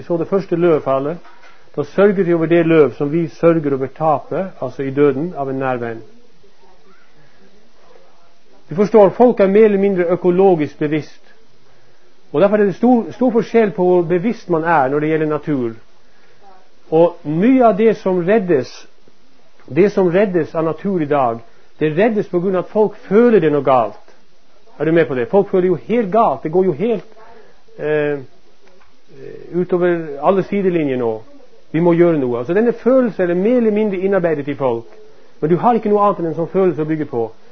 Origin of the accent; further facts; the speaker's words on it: Northern Norway, Norway; jeg kommer fra Nord-Norge. Min mor var adventist, og hun trodde på skriften